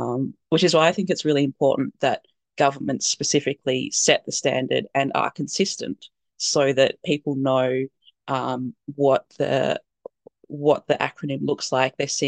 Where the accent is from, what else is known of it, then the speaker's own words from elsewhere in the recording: Tasmania, Australia; I'm here to talk about some advocacy work I did in my home state of Tasmania, which is a small island state off the bottom of Australia, known for the Tassie Devil